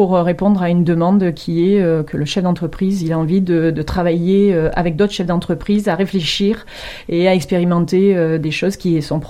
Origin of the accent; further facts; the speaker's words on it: Digne-les-Bains, Provence-Alpes-Côte d'Azur, France; je suis originaire de Digne-les-Bains, mais ma mère est parisienne